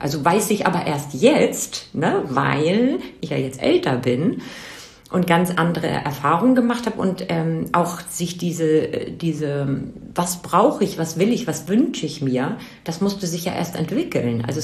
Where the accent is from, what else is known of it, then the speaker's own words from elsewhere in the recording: Northern Germany, Germany; Also ich komme aus dem Norden, ganz evangelisch